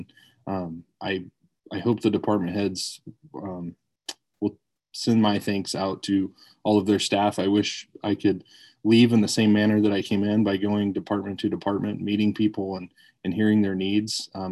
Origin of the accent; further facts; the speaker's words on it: Lyman, United States; Cedar Woolley's always been home, even though I was raised in Lyman.